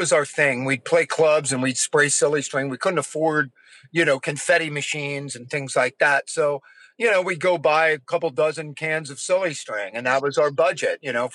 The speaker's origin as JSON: {"language": "English", "town": "Mechanicsburg", "region": "Pennsylvania", "country": "United States", "tie": "born or raised there", "said": "I'm born and raised in Mechanicsburg, Pennsylvania, right?"}